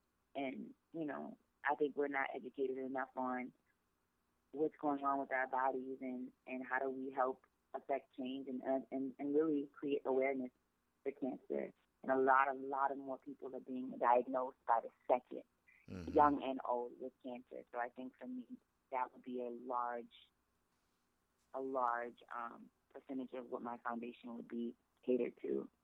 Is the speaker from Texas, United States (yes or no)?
no; New Orleans, Louisiana, United States; I'm from New Orleans, and I think if you don't eat crawfish or gumbo